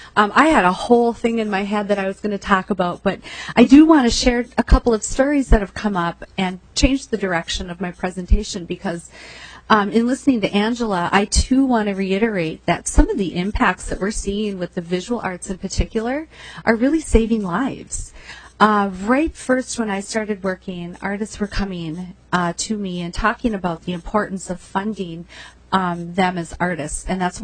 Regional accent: Duluth, Minnesota, United States; I am from the Duluth area.

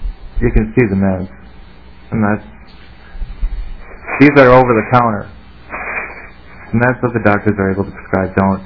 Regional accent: Ely, Minnesota, United States; I'm from Ely, Minnesota.

